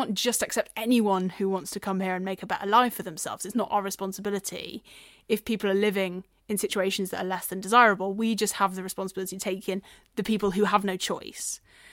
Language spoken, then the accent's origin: English; United Kingdom; I'm a British person. I'm proud to be.